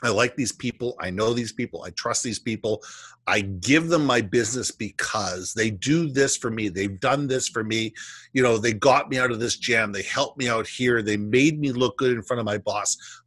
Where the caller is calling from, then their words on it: Vancouver, British Columbia, Canada; I'm calling in from Vancouver, Canada.